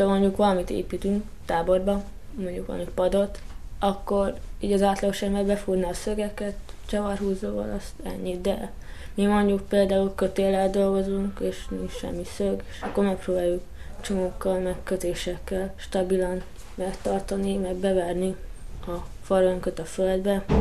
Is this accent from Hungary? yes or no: yes; Hungary; ha mondjuk külföldön vagyok, akkor kérdeznek valamit hazámról, mert megtudják, hogy magyar vagyok